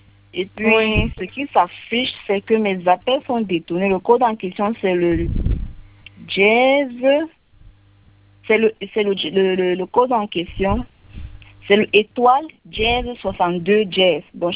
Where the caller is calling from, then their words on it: Douala, Littoral, Cameroon; Je vous appelle depuis la ville de Douala.